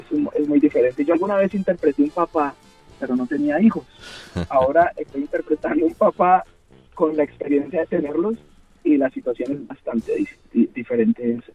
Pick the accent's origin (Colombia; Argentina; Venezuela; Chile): Colombia; now in Australia; En mi caso, soy colombiano, pero ahora vivo en Australia, entonces ahora soy australiano, pero yo no dejo de ser colombiano, mi cabeza está allá. De pronto quiero irme a Colombia, pero ya mis raíces están en Australia.